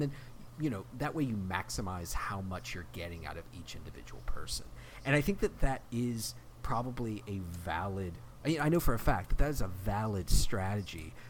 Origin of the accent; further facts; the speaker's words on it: the South, United States; I'm from the South. I don't know how to pronounce anything.